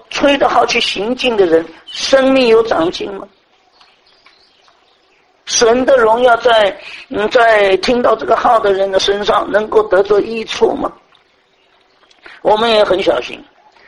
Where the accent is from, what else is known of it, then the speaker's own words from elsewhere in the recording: China; 我们中国人的观念是号令天下，号令号令就是要吹号。